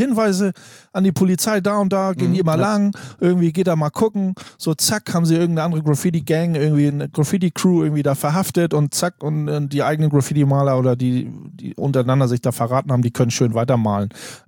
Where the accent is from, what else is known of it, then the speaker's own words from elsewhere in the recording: western Germany, Germany; Ich bin selber aus dem Westen